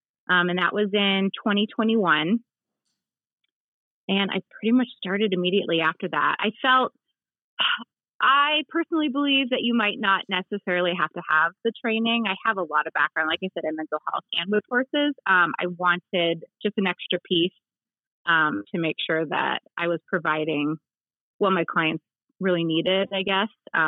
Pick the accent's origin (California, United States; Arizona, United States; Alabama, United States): Arizona, United States; Scottsdale; I grew up actually in Scottsdale, Arizona. I was there. We moved out there when I was four. So I pretty much was raised in Scottsdale. And then we came out here in 2015.